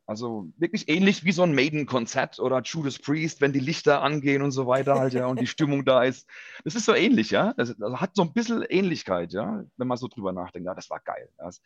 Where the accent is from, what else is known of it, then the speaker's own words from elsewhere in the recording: Ludwigshafen, Rhineland-Palatinate, Germany; Also ich bin geboren, aufgewachsen in Ludwigshafen und habe da auch ein paar Jahre beim LSC gespielt.